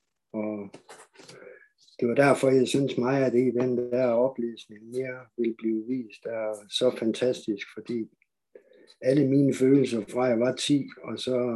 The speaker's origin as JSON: {"language": "Danish", "town": "Aalborg", "region": "North Denmark Region", "country": "Denmark", "tie": "born or raised there", "said": "Jeg er 56 år, jeg er født og opvokset i Aalborg"}